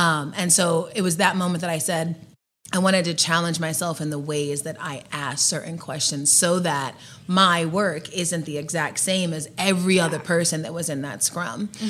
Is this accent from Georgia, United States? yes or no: yes; Georgia, United States; Growing up in Georgia, I was just obsessed with Michael Vick.